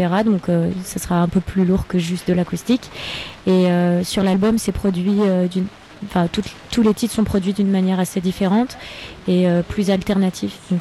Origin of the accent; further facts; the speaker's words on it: Auvergne-Rhône-Alpes, France; now in London, United Kingdom; Mais je vais donc je viens d'Ardèche. Je vis à Londres.